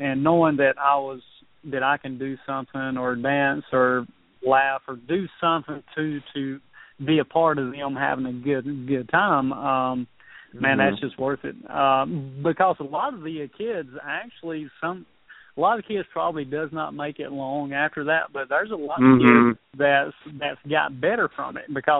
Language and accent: English; the South, United States; I was raised in the South. I was raised very, very being very polite and stuff like that.